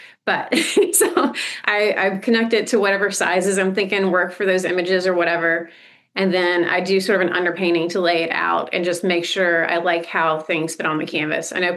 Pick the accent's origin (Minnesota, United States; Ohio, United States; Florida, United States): Florida, United States; Lake Wales; we had to come back to Lake Wales when I was like 4 or 5. So I grew up in Polk County.